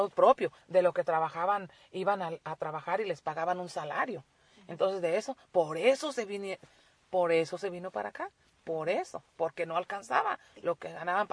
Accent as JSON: {"language": "Spanish", "region": "Sinaloa", "country": "Mexico", "tie": "born or raised there", "also_born_or_lived": "Michoacán", "moved": "yes", "lives_now": "United States", "said": "Yo nací en Michoacán, ¿verdad? Es un pueblito en la falda así del cerro, muy tranquilo y todo. Pero cuando mi papá regresó de aquí de Bracero para allá, para México, nos movió a nosotros, nos trajo para el estado"}